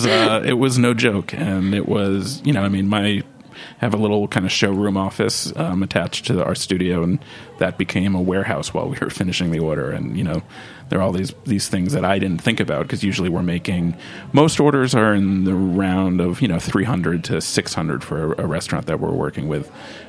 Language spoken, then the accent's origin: English; New York, United States; I grew up in New York, like I said, so I named stuff after New York.